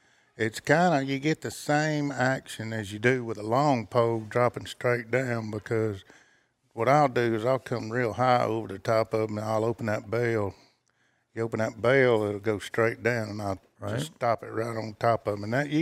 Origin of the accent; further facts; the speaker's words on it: Louisiana, United States; I'm from Louisiana, so everybody says, "Are you LSU fun?"